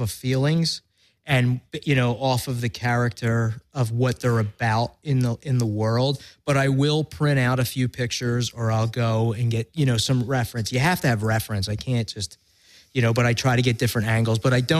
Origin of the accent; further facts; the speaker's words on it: Philadelphia, Pennsylvania, United States; accent: Philly; And as soon as she heard my Philly accent, she was sold.